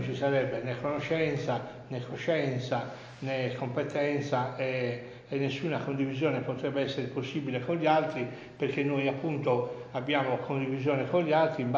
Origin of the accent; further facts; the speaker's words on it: Sassari, Sardinia, Italy; se voi mi chiedete adesso che cosa facevo da bambino a Sassari, vi dico dove vivevo, di che colore erano le mura di casa